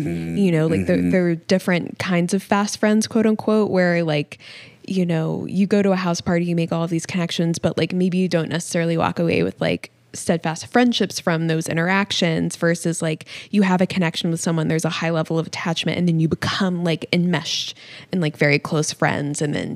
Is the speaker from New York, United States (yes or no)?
no; Austin, Texas, United States; living in Austin, like being born and raised in Austin, I left for a while and coming back